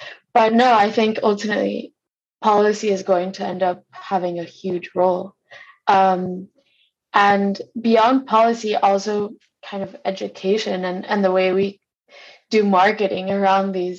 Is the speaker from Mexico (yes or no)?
yes; Mexico; I'm originally from Mexico.